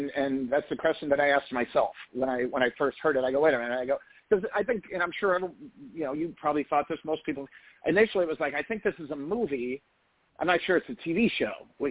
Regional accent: Midwest, United States; And I'm from the Midwest, and I grew up in a very blue collar family.

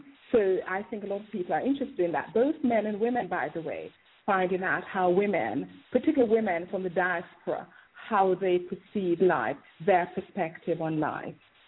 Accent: England, United Kingdom; now in Jamaica; I love living in Jamaica, but I am very lucky in that I have a foot in two camps, because I was raised in England, as you know, and I now live in Jamaica.

